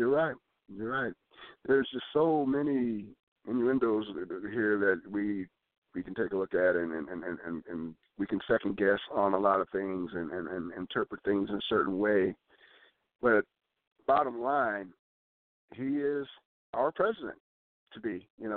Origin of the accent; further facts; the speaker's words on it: United States; I feel so fortunate to be born as an American and in the United States.